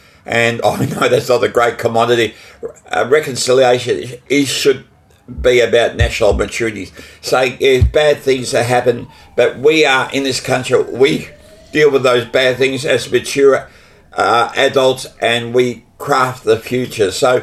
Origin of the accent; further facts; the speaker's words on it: Broadie, Australia; but I'm a kid from Broadie.